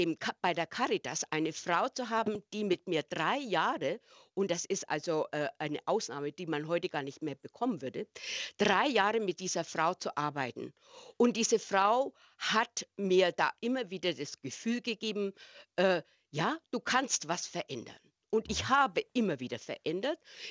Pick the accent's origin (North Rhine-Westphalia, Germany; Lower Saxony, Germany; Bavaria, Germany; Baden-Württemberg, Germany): Bavaria, Germany; Meine Heimat ist Franken gewesen und ich kam durch eine Liebe hier nach Norddeutschland.